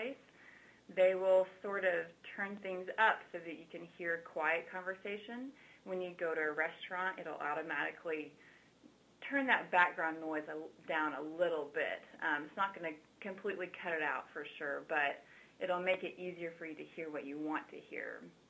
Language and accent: English; Norman, Oklahoma, United States; moved away as an adult; now in Texas; I grew up in Norman, Oklahoma, moved to Texas when I was 18 to attend Baylor University.